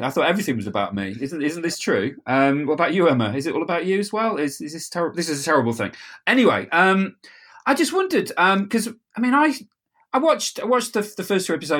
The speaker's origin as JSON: {"language": "English", "region": "England", "country": "United Kingdom", "said": "he's my favourite Doctor because he's from the North and I'm from the North."}